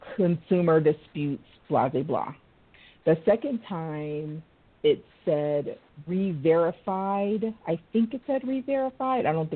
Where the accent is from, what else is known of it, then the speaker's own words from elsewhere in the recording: Orlando, Florida, United States; I'm from Orlando, Maitland area.